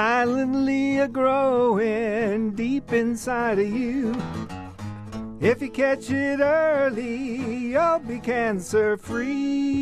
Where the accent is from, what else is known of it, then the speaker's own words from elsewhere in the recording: Galveston, Texas, United States; which was my Galveston, Texas, my hometown where I was born